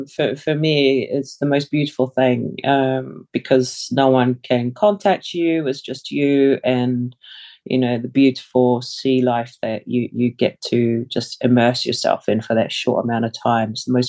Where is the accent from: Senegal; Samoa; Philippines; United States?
Samoa; English is a second language; now in New Zealand; We moved from Samoa to New Zealand. I couldn't speak English. So, of course, having to adjust to a whole new country, you know, and pick up the lingo.